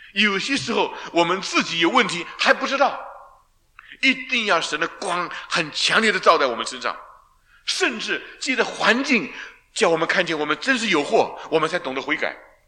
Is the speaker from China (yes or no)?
yes; China; 跟我们中国人拜的神没有什么分别。